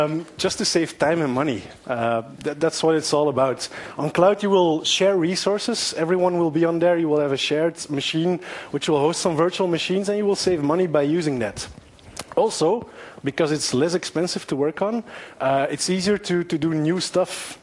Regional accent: Antwerp, Flanders, Belgium; English is a second language; I'm from Antwerp, where we are very futuristic.

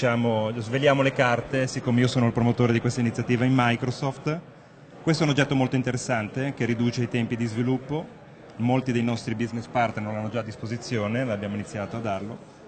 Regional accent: Liguria, Italy; preferirei che partisse da buon ligure quando la corrente costa meno

